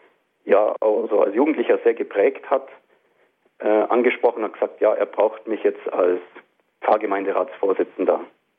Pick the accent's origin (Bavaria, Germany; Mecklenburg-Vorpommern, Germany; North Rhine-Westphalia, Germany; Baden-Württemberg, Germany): Bavaria, Germany; Schongau; born there; Ich bin geboren in Schongau, das ist eine Kleinstadt in Oberbayern am Lech gelegen, sehr idyllisch. Ja, bin da in den Kindergarten gegangen und komme eigentlich aus einem gut christlichen Elternhaus.